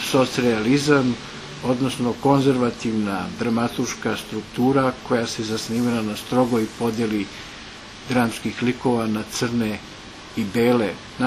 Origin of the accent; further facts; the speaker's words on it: Herceg Novi, Herceg Novi Municipality, Montenegro; U Herceg-Novom se u ono vreme, a to je moj rodni grad, mogao dobro čuti Radio Beograd.